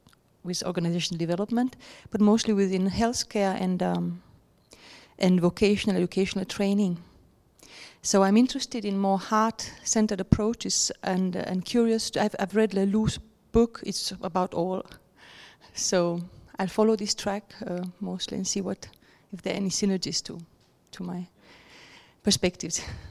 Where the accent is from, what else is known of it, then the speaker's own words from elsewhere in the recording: Denmark; from Denmark.